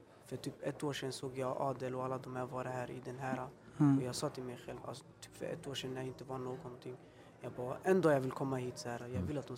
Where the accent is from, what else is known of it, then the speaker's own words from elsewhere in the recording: Örebro, Örebro County, Sweden; also born or lived in Stockholm; Örebro, det är en vacker stad. Jag har bott där nästan hela mitt liv, fast jag är född här i Stockholm.